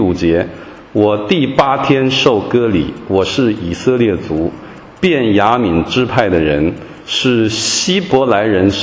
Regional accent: China; 我们这里大部分弟兄姐妹来自中国大陆啊，我们是中国人啊

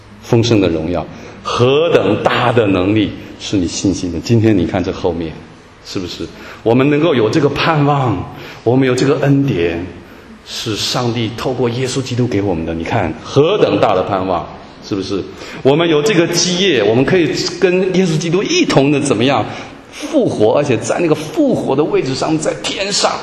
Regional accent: China; 特别我们中国人特别累啊，很累的，这个民族很累啊。

